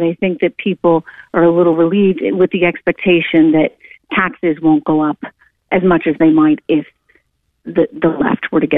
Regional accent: New Hampshire, United States; I grew up in the Granite State in New Hampshire

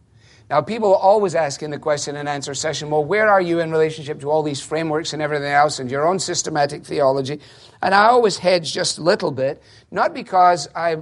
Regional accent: Scotland, United Kingdom; I was brought up in Scotland in a highly dispensational context.

